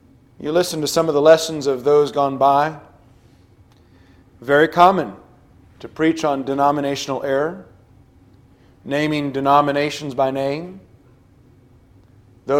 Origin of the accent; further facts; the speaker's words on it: Washington, United States; now in Kentucky, United States; Before Kentucky, I came from Washington State, which is a very liberal state.